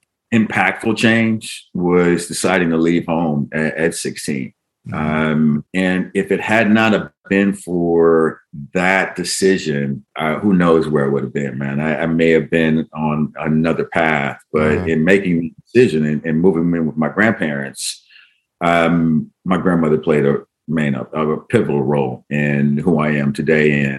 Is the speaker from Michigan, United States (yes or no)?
yes; Flint, Michigan, United States; And, believe me, growing up in Flint, there's a lot of hurdles and challenges.